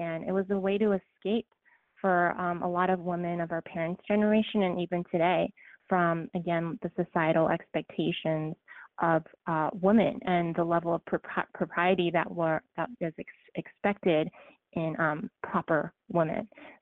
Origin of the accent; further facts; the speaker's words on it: United States; So I am Korean American, and I hope to one day be accepted as honorary Latina